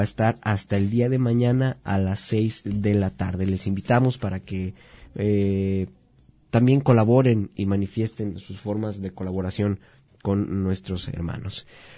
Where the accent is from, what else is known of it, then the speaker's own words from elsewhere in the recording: Mexico; fuerza también es lo que necesitamos nosotros como mexicanos para unirnos.